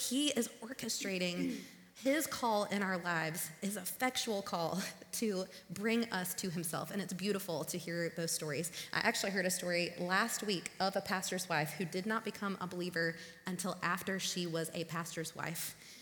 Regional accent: South Carolina, United States; I grew up in the South. I live in South Carolina. I grew up in South Carolina.

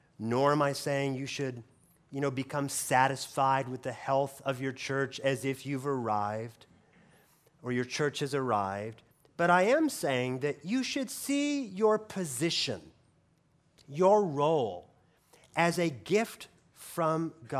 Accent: Oregon, United States; also born or lived in Washington, D.C. / Louisville, Kentucky; I'm from Oregon, And though I worked for a number of years in D.C., and though I spent a few years in Louisville, Kentucky, it was always my expectation that my family and I would be back in Oregon one day

